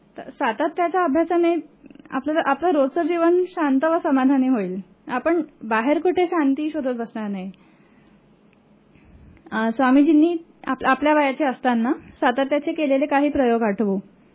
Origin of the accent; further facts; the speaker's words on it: Nagpur, Maharashtra, India; मी मूळ नागपूरचे आहे.